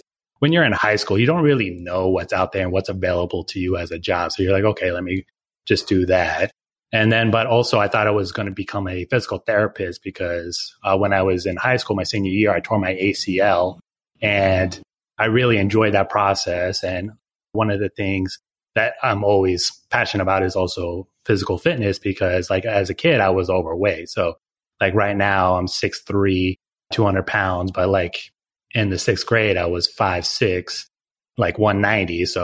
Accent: Oregon, United States; I'm originally from Oregon. My dad is an immigrant from Oaxaca, Mexico. He met my mom in a bar in Oregon.

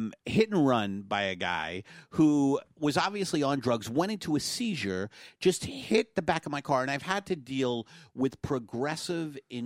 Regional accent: Lowell, Massachusetts, United States; born there; Catholic school, I was born in Lowell, Massachusetts, Eddie.

